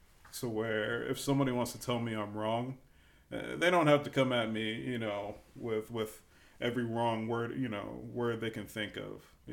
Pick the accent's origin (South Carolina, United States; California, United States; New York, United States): South Carolina, United States; maybe because I grew up in South Carolina, you know, you go into a Southern Baptist school